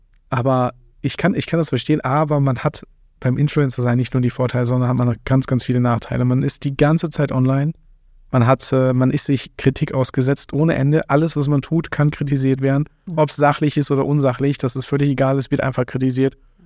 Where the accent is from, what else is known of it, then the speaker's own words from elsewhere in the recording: North Rhine-Westphalia, Germany; Also ich komme aus dem Ruhrpott